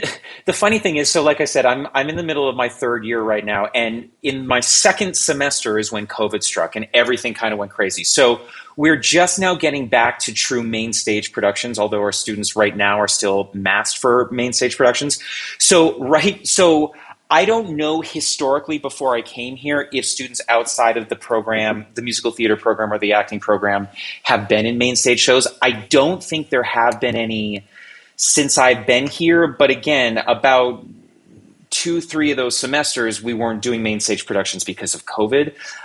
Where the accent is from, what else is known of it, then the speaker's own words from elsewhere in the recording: East Coast, United States; now in Greeley, United States; like I said, growing up on the East Coast, the humidity was horrible.